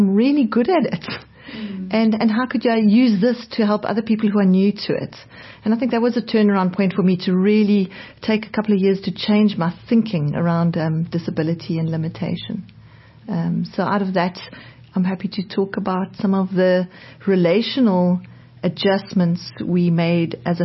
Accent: Johannesburg, Gauteng, South Africa; born there; Right, so I was born in Johannesburg. I'm the third of four children.

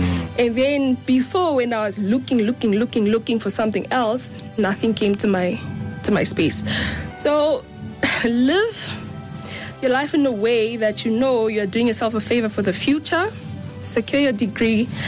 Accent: Windhoek, Khomas, Namibia; also born or lived in Walvis Bay; Funny enough, I'm born and raised in Windhoek, right?

